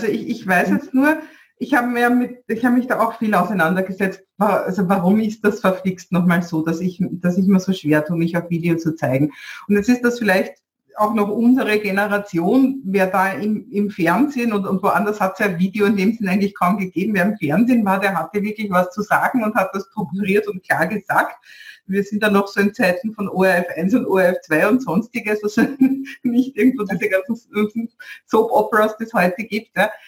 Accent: Vienna, Austria; ich bin Wienerin, ja, und das möchte ich auch, das gehört zu mir

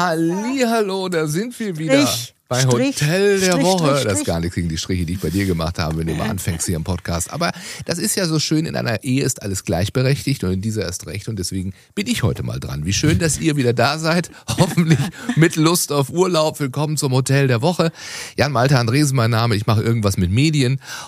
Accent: Baden-Baden, Baden-Württemberg, Germany; jugoslawische Restaurant bei uns in meiner Heimatstadt Baden-Baden.

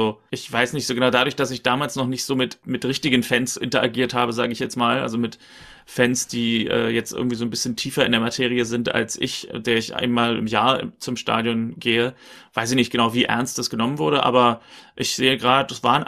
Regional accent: Potsdam, Brandenburg, Germany; so als Brandenburger, wir sind ja aus Potsdam

